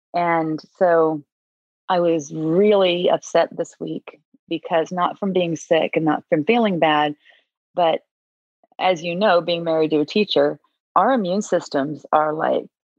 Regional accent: the South, United States; accent: Southern; There's my Southern accent, super apprehensive about it

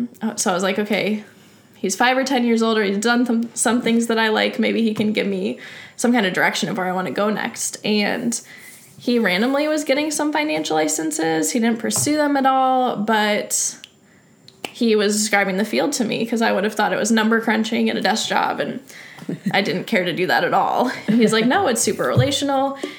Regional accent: Allegan, Michigan, United States; But I grew up in Allegan, Michigan, in a pretty typical middle-class family.

